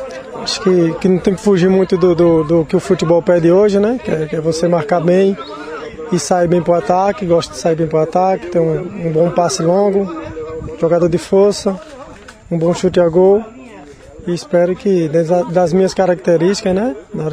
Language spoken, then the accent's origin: Portuguese; Poço Verde, Sergipe, Brazil; Sou natural de Poço Verde, Sergipe, né? Tenho 32 anos